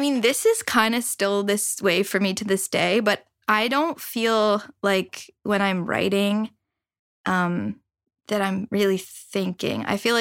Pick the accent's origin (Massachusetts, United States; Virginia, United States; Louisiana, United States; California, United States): Massachusetts, United States; Marblehead; Well, I grew up in Marblehead.